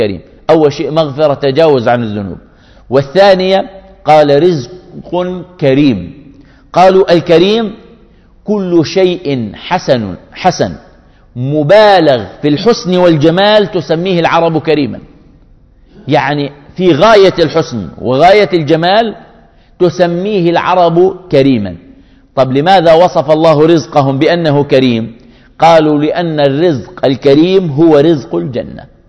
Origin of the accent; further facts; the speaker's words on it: Jordan; وكان يعيش عندنا في الأردن